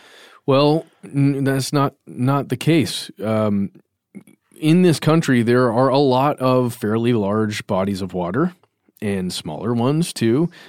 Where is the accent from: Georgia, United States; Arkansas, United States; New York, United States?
Georgia, United States; I grew up near Lake Lanier, which is a fairly large man-made lake here in Georgia.